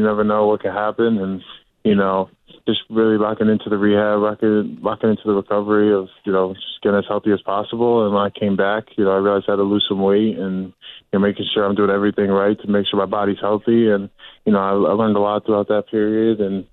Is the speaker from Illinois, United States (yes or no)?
no; Connecticut, United States; growing up in Connecticut, watching Connecticut my whole life